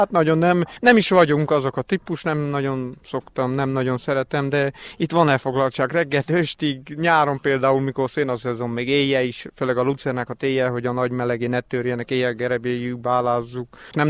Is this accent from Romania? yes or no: no; Székes, Hungary; born there; Csendes, nyugodt telepes. Itt születtem, szeretem.